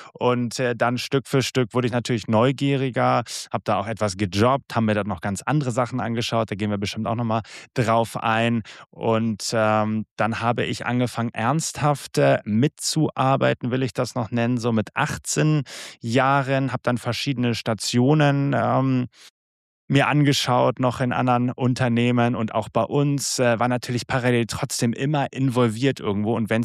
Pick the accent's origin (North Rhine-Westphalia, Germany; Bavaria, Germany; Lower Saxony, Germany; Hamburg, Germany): Hamburg, Germany; born there; hier in Hamburg geboren, mittlerweile 34 Jahre alt